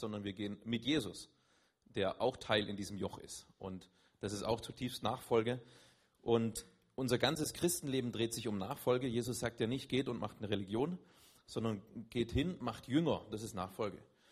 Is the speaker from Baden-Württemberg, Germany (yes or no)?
yes; Böblingen, Baden-Württemberg, Germany; also born or lived in Spain; now in Schwäbisch Hall, Germany; Wir sind jetzt seit 5 Jahren etwa hier in Schwäbisch Hall. Davor waren wir mal in Spanien. Ursprünglich komme ich aus Böbling, Simona aus dem Schwarzwald.